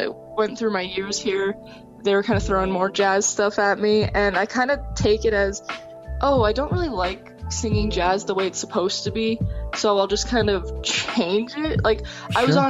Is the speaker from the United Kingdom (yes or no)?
no; Kitchener, Ontario, Canada; now in Hamilton, Canada; So I'm from Kitchener. But I'm in Hamilton for school at Mohawk.